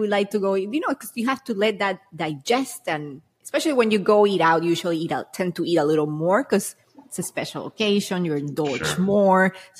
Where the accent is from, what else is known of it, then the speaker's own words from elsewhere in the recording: Puerto Rico; I got a lot of mold because I am from Puerto Rico and I live in moldy environments.